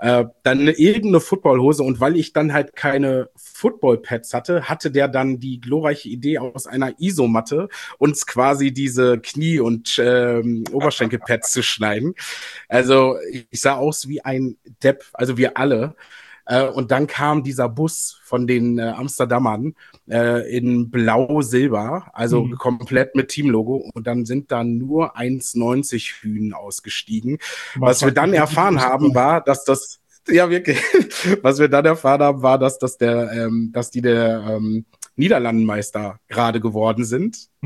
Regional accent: Münster, North Rhine-Westphalia, Germany; now in Berlin, Germany; Ja, ich komme aus dem bescheidenen, bezaubernden Münster in Nordrhein-Westfalen eigentlich.

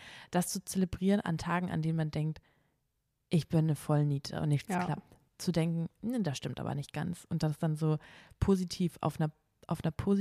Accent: Reisdorf, Luxembourg; also born or lived in Hamburg / Cologne / France; ich habe diese Schreibmaschine von Reisdorf, meinem Heimatort, nach Hamburg, nach Köln, nach Frankreich und so weiter.

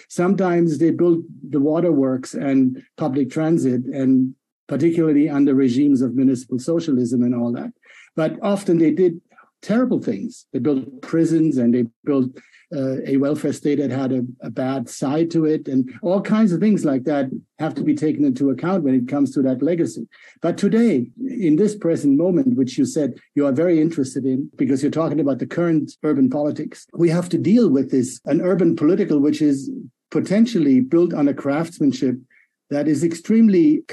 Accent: Italy; I had nothing to do with it, even though I came from Italy.

